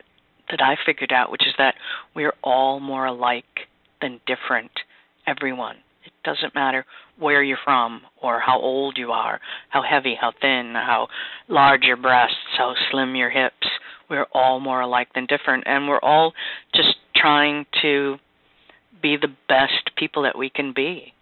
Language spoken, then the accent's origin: English; Wisconsin, United States; I think that, you know, I'm from the Midwest. Both Cindy and I are from Wisconsin